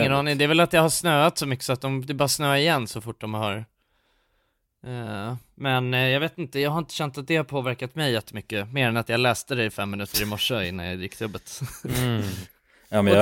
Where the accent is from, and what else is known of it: Stockholm, Stockholm County, Sweden